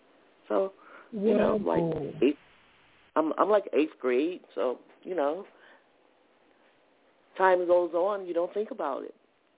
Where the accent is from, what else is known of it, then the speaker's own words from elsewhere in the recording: the South, United States; I'm originally from the South, and I heard the voice.